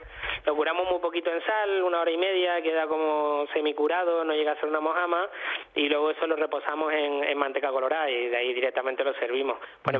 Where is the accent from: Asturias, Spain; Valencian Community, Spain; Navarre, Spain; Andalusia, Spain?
Andalusia, Spain; yo soy de la Subbética, que está al sur de Córdoba y que está muy cerquita de Jaén, toda mi ascendencia es jienense